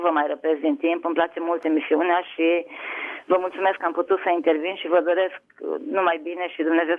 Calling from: Timișoara, Timiș County, Romania; din Timișoara.

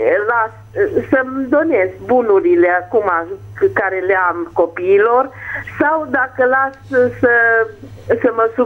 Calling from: Bihor County, Romania; din Bihor.

